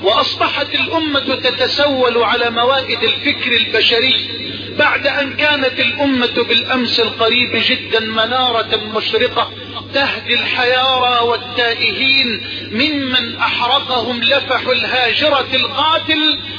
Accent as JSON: {"language": "Arabic", "country": "Egypt", "said": "بلدنا مصر"}